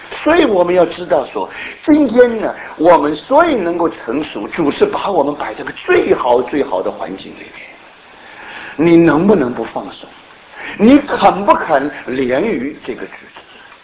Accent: China; 我们中国人讲说无花果树是没有花的果

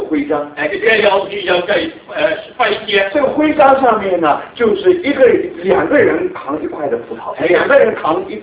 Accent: New York, United States; 所以呢，我们从纽约来的人就好像乡下人一样

